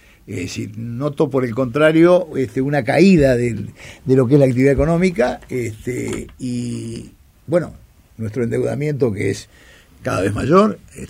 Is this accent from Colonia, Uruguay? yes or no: yes; Colonia Suiza, Colonia, Uruguay; para mi pueblo, Colonia Suiza, que también cerraron dos fuentes de trabajo muy importantes.